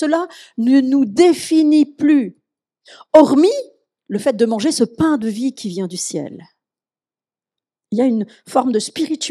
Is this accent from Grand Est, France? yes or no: yes; Grand Est, France; Pardon, je suis alsacienne.